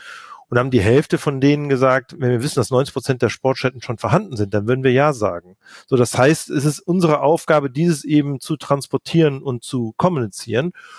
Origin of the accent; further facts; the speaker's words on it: Cologne, North Rhine-Westphalia, Germany; Ich bin selber Kölner